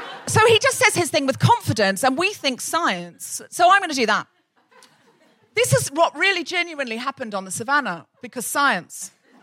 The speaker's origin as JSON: {"language": "English", "country": "Australia", "tie": "born or raised there", "said": "She's someone I grew up with in Australia."}